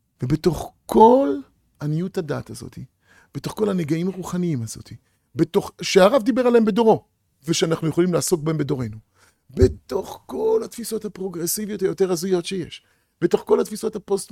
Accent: Tel Aviv, Tel Aviv District, Israel; אני מגיע מתל אביב. אני למד בישיבה בתל אביב, בישיבת מעלה אליהו.

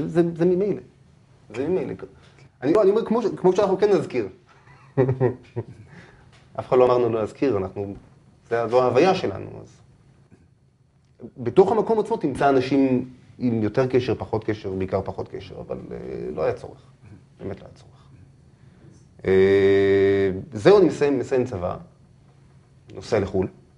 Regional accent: Tel Aviv, Tel Aviv District, Israel; בית מאוד של תקשורת, של אמנות, של אמא שלי עיתונאית, אחי עבד ברדיו שנים. זה הייתה האווירה בבית. אמא שלי מתעסקת בכל התחום של ה-New Age, הדברים האלה. אבל כל האווירה, כל החברה, כל מי שנמצא בבית, כל מי שעובר, כל מי שמגיע, זה צפון תל אביב קלאסי.

